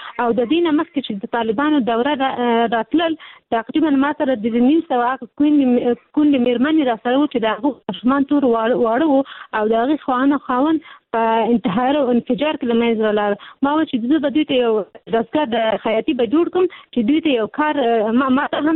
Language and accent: Pashto; Peshawar, Khyber Pakhtunkhwa, Pakistan; زما پیدایش په پېښور کې شوې ده زه په پېښور کې لوی شوې